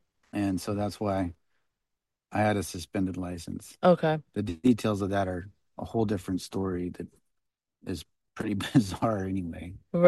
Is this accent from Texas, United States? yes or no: no; Kokomo, Indiana, United States; from Kokomo. I'm not anybody.